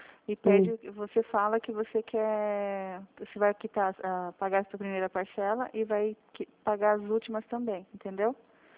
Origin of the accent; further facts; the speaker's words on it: Sorocaba, São Paulo, Brazil; Sim, sou de Sorocaba.